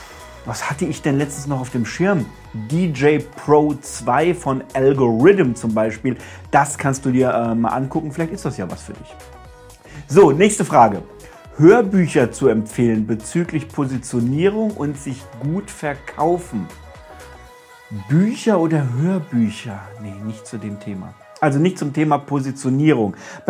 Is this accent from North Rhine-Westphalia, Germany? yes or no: no; Hesse, Germany; ich komme ja hier aus Hessen, bei uns ist der Apfelwein abgesagt und die Abkürzung ist Äppler.